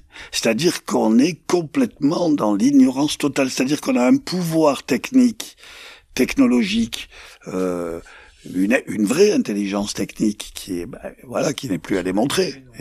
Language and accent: French; Provence-Alpes-Côte d'Azur, France; Moi, je suis rural, je suis né dans les Hautes-Alpes, j'ai toujours vécu dans mon bled